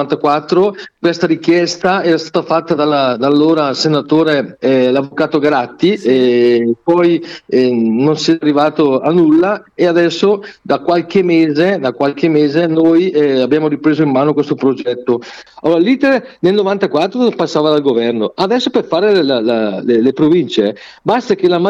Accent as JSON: {"language": "Italian", "town": "Lovere", "region": "Lombardy", "country": "Italy", "tie": "born there", "said": "sono nato a Lore e risiedo da 15 anni, ho 59 anni"}